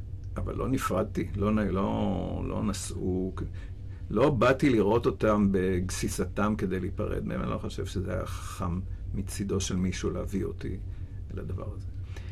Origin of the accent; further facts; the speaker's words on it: Tel Aviv, Tel Aviv District, Israel; also born or lived in Naan / Rehovot; גדלתי בהתחלה בקיבוץ נען, וגיד שנתיים או שלוש עברנו לדירה שכורה בתל אביב ברחוב, בשדרות רוטשילד